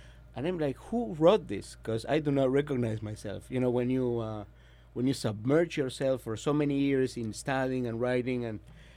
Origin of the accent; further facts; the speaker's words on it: Argentina; I'm from Argentina. I'm not American.